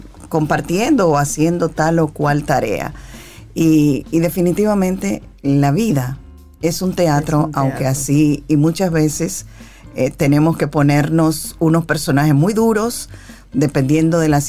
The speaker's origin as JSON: {"language": "Spanish", "town": "Santo Domingo", "region": "Distrito Nacional", "country": "Dominican Republic", "tie": "born or raised there", "said": "Yo soy de Villa Juana, nací en Villa Juana."}